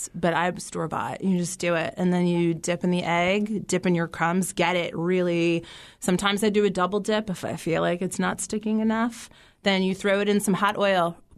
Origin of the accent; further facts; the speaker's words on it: New Hyde Park, New York, United States; I grew up in New Hyde Park on Long Island and Umberto's is like where we go.